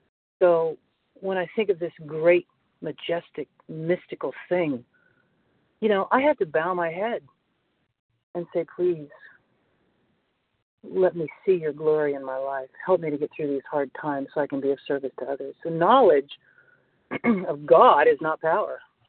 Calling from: North Carolina, United States; North Carolina.

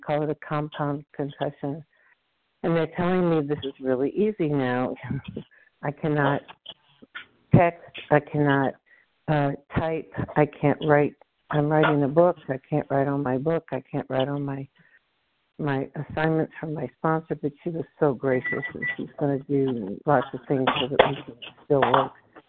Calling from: Texas, United States

